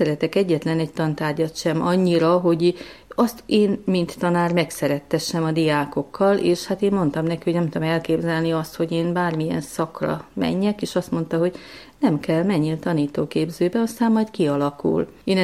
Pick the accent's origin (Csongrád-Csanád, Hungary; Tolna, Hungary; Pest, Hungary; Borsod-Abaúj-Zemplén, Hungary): Tolna, Hungary; És mivel az én szülőfalum és Simontornya, ez 10 kilométer távolságban van egymástól